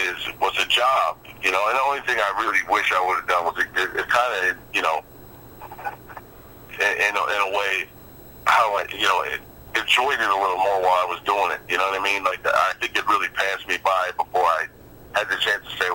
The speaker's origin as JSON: {"language": "English", "town": "Harrison", "region": "New Jersey", "country": "United States", "tie": "born or raised there", "said": "You know, my exit is 15W where I grew up in Harrison, and, you know how close the stadium is"}